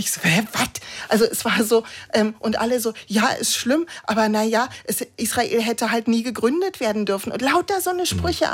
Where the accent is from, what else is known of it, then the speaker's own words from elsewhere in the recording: East Germany, Germany; ich habe auch eine Behinderung und ich komme aus dem Osten